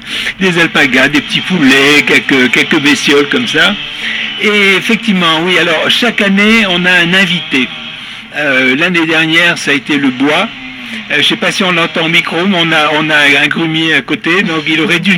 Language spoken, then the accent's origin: French; Auvergne-Rhône-Alpes, France; Ici, on est des Velaves, donc on a réuni cette année des troupeaux